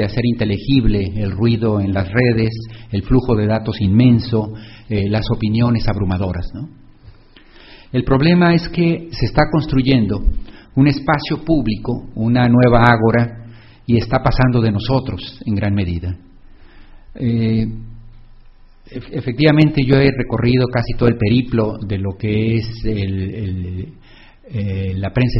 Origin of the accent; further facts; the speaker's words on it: Mexico; el reducido espacio público que existe en mi país. Los medios digitales y la llamada blogósfera constituye, por otra parte, un espacio en donde se está formando una nueva conversación pública. Y me limito a dos ejemplos muy recientes en México.